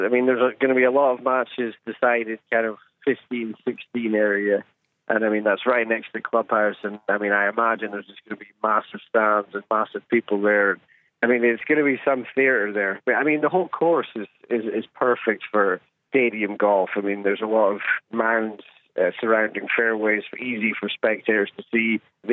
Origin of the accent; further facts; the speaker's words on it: Scotland, United Kingdom; being a Scot, obviously getting into the Open Championship in Scotland is obviously massive